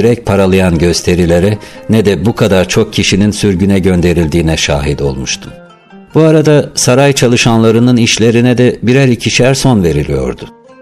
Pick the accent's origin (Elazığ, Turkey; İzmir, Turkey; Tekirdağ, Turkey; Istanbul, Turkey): Istanbul, Turkey; Biz yarı İstanbulluyuz. Ben büyük babamın küçük kızının kızıyım. Ben genetik yapımın İstanbul kültürüyle şekillendiğine inanıyorum. Çünkü bu şehre özgü tipik bir evde doğdum ve büyüdüm.